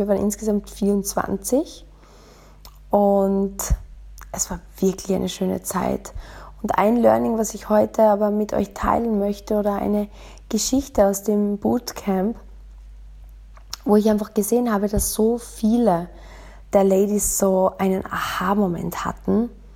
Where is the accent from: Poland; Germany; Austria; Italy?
Austria; vielleicht mal zu allen heiligen Zeiten, wie wir bei uns in Österreich sagen, eine Story hochladen oder ein Urlaubspost oder Urlaubsfoto.